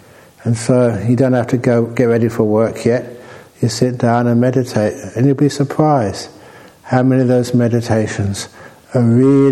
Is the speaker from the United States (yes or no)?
no; Australia; I'm an Australian